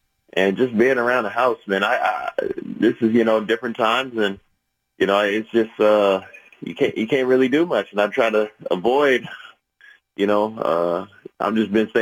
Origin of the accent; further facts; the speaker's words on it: Indianapolis, Indiana, United States; And it was just great growing up in Indianapolis